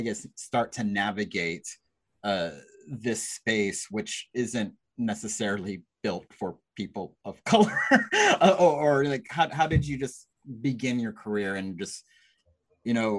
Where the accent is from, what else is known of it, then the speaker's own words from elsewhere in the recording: Texas, United States; I was like you. It's like growing up in Texas